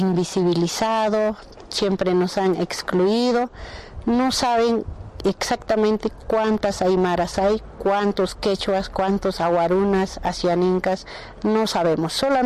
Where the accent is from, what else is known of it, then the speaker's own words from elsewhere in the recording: Peru; también existimos, este pueblo aymara, pueblo quechua, aguaruna, asianinca, existe, somos peruanos también